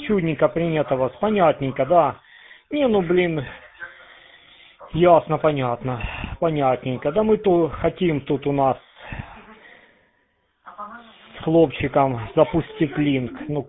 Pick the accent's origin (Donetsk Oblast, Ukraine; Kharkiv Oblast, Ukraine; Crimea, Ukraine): Donetsk Oblast, Ukraine; сам я с Украины, да, то есть это, ну, с Донецкой области, с ДНР, да.